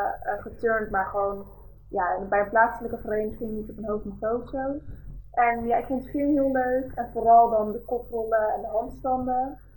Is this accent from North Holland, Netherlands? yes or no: no; Overijssel, Netherlands; Ik ben eigenlijk opgegroeid in een heel klein dorpje in de buurt van Deventer. Weensp heet het.